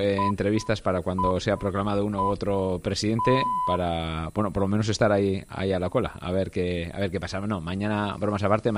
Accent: Plentzia, Basque Country, Spain; Sí, pero inicialmente el origen de … además Gaminiz es un barrio de mi pueblo, de ahí viene el nombre.

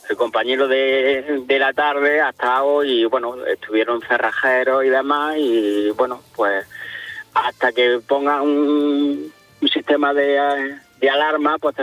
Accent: Jaén, Andalusia, Spain; Yo soy de Jaén.

